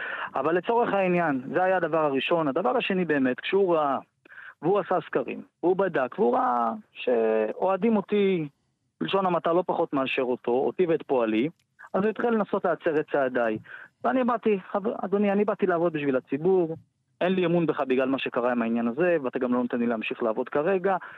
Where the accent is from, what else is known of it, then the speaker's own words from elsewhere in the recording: Ramat Gan, Tel Aviv District, Israel; אני גדלתי בעיר הזו, כל חיי אני גר בה וגדלתי בעיר הזאת